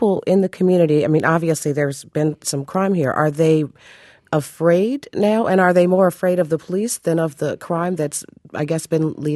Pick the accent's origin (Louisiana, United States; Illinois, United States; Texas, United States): Illinois, United States; Chicago; also born or lived in New York City; I am from Chicago. I've worked in New York City